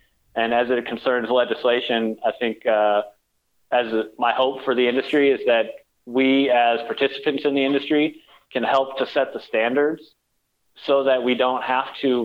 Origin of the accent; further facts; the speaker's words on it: Austin, Texas, United States; born there; So, like I said, I was born in Austin, Texas